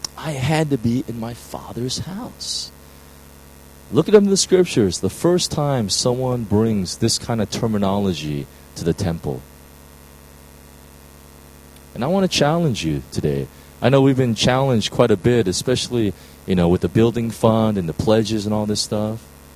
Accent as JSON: {"language": "English", "country": "United States", "said": "this is, I'm from the States, so one of the big problems in the American church"}